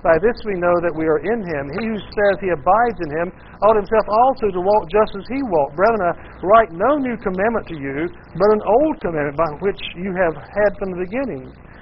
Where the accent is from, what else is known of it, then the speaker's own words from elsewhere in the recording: the South, United States; accent: southern; And I always like to mix in my southern accent with Latin.